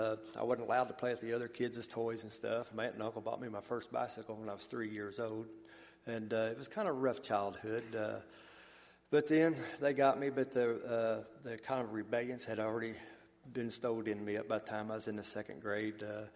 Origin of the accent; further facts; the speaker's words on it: Lebanon, Missouri, United States; born there; also born or lived in Marshall, Missouri; Well, I was born here in Lebanon, Missouri, back in the early 60s.